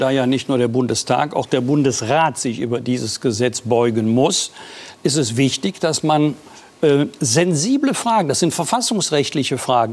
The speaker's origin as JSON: {"language": "German", "town": "Bergisch Gladbach", "region": "North Rhine-Westphalia", "country": "Germany", "tie": "born or raised there", "said": "In meiner Heimatstadt Bergisch Gladbach, Betrieb, Infektionsgeschehen ausgebrochen"}